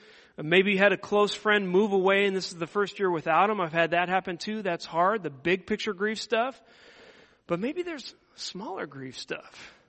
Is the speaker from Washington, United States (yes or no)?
yes; Seattle, Washington, United States; moved away as an adult; I grew up in Seattle, Washington. All my family is still out in Seattle. I moved away first to go study in seminary in 2003.